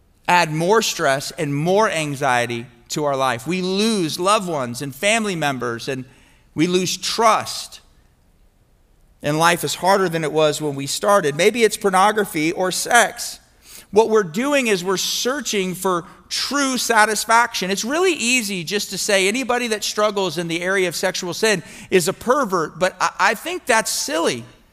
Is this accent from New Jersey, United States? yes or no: no; Miami, Florida, United States; moved away as an adult; now in Mississippi, United States; I grew up in Miami, and you guys might have heard this before, but I was probably the biggest Miami Hurricanes fan of all time. I remember when I first moved to Mississippi in 2007